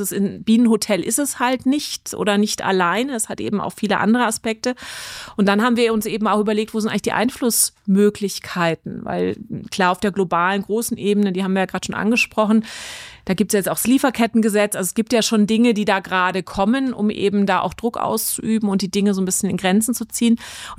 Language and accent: German; Stuttgart, Baden-Württemberg, Germany; ich komme aus Stuttgart.